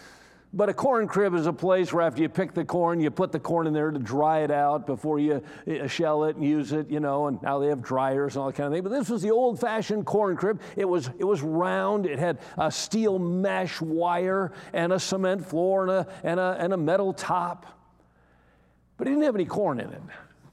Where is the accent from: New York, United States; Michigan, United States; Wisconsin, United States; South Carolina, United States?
Wisconsin, United States; I was raised in Wisconsin, and I enjoy going around out in the country and seeing these farms